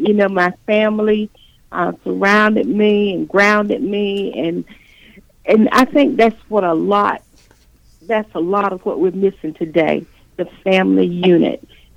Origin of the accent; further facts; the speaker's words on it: Columbus, Georgia, United States; I was born and raised right here in Columbus, Georgia. I attended the public schools of Columbus from 1966, graduate of Spencer High School.